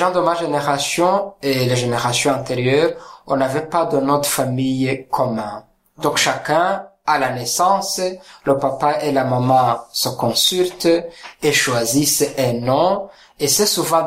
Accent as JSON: {"language": "French", "country": "Rwanda", "said": "Je suis né en 1975, donc je suis rwandais d'origine."}